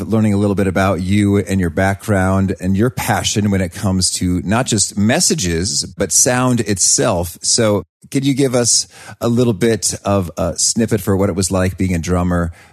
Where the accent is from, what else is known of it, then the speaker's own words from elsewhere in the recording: United States; I mean, there's so many ways that I don't, as an American, I can imagine a few interpretations for that word and scene.